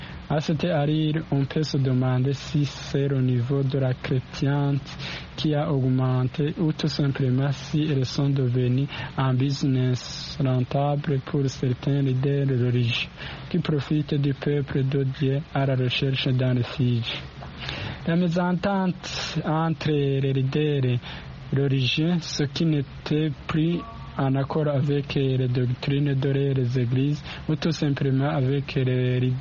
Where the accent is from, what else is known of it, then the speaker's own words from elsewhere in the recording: Burundi; Pour réglementer chez nous, au Burundi, le gouvernement apporte des innovations à la loi en vigueur